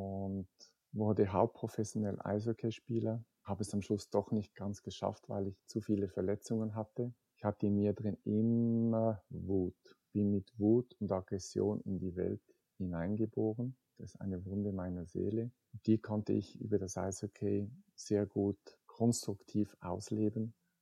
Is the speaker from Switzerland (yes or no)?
yes; Rapperswil, St. Gallen, Switzerland; born there; Ich bin 1965 geboren in Rapperswil, war dazumal ein Dörfchen von etwa 7000 Leuten.